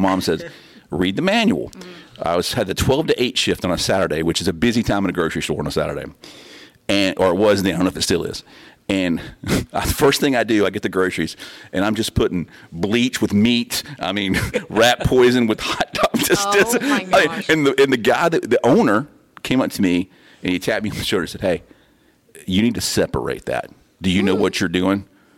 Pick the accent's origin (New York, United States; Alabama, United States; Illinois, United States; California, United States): Alabama, United States; Bessemer; also born or lived in Hueytown; So I grew up in Bessemer, Hueytown, and my friends did. We always said we're from Western Jefferson County because that's who we are.